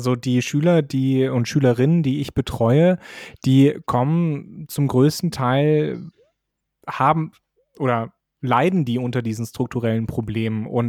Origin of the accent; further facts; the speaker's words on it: West Germany, Germany; in Westdeutschland, wo ich aufgewachsen bin, da wurde das schon nach der 4. Klasse entschieden